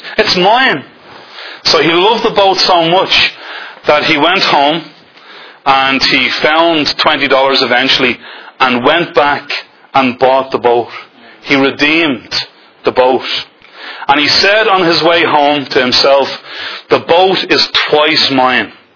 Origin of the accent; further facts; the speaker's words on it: Dublin, Leinster, Ireland; also born or lived in England; You can probably tell that I originate from Dublin. In fact, I was born in England. You wouldn't know that by my accent, but there you go. I was brought back to England, or from England, when I was 2 years of age.